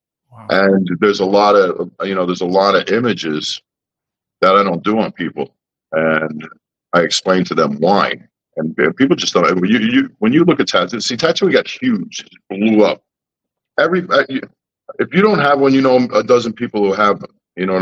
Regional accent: New York City, New York, United States; I was born and raised in New York City.

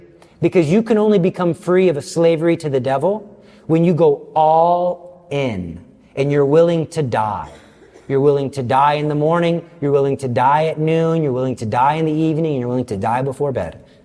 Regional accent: Texas, United States; I'm from Texas, and I pride myself in that.

